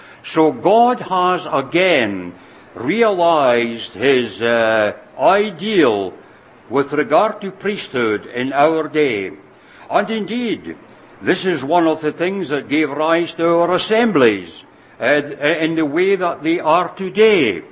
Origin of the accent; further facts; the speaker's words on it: Scotland, United Kingdom; The assembly that I was brought up in Scotland when I was but a boy